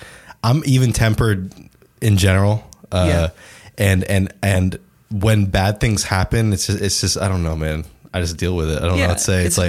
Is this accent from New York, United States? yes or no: yes; New York, United States; born there; I was born in New York, so yeah.